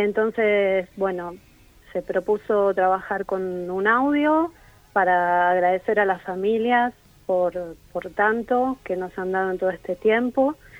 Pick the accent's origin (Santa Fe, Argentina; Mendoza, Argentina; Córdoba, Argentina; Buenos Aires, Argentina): Buenos Aires, Argentina; moved away as an adult; yo soy de Buenos Aires, mi barrio es Villa Ortúzar.